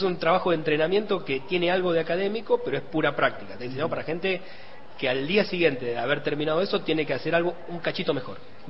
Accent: La Pampa, Argentina; also born or lived in La Plata; Yo soy nacido y criado en La Pampa, estudiado en La Plata

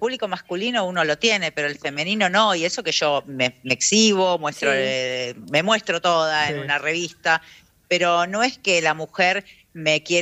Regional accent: Uruguay; Uruguay. Yo soy uruguaya.

